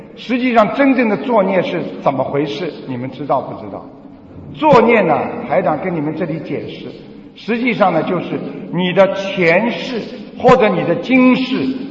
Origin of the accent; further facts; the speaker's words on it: China; 我们中国人就讲一个缘分。